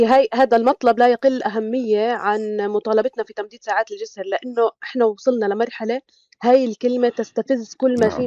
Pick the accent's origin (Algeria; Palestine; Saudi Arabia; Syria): Palestine; ولكن مثلا انا كمواطنه فلسطينيه بكمل دراستي برا